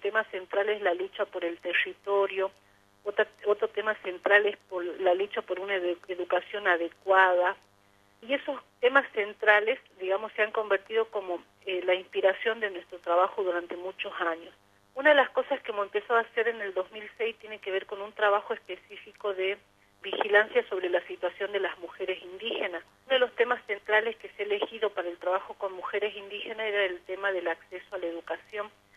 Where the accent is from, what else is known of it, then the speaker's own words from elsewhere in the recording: Jujuy, Argentina; Yo soy de la región del norte de Argentina, soy de Jujuy, yo soy colla. En mi provincia hay más de 9 pueblos indígenas.